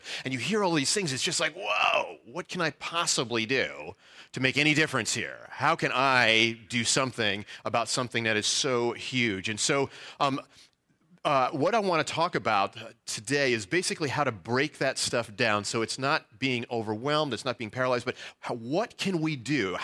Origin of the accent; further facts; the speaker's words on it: New York, United States; I was born and raised in New York, so I can't come up with any cool farming illustrations to connect to the harvest field.